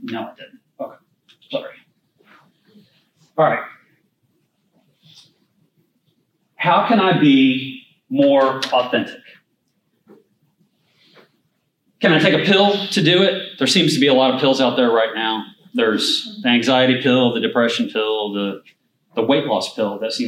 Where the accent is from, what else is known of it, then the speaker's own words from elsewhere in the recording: Indiana, United States; So even though I'm from Indiana, we are UK apparently.